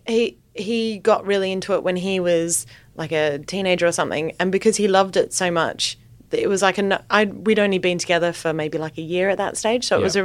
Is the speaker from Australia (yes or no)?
yes; Adelaide, South Australia, Australia; moved away; because I'm from Adelaide and nothing really got filmed out, you know, or nothing of sort of international note. Where I grew up.